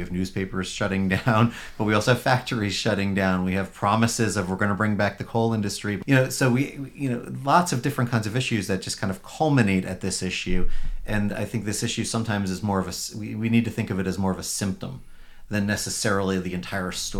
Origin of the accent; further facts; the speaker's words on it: New York, United States; I'm a New Yorker originally.